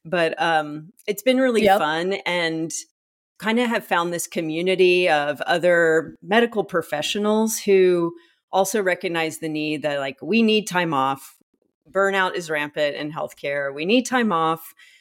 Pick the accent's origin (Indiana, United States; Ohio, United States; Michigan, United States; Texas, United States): Texas, United States; Dallas; I grew up in Dallas, as an American Airlines hub.